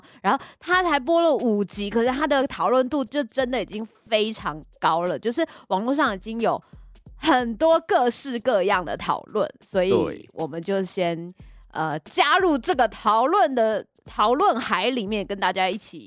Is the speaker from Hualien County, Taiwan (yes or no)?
no; Taipei, Taiwan; 就是我爸爸是屏东人，嗯，对，但是他就是在台北生下我啊，所以我其实算是台北人。